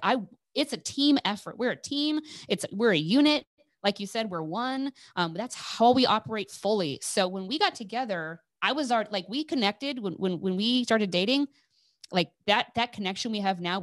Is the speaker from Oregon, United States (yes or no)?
yes; Eugene, Oregon, United States; By the way, I grew up in Eugene, just so you know, I'm from there.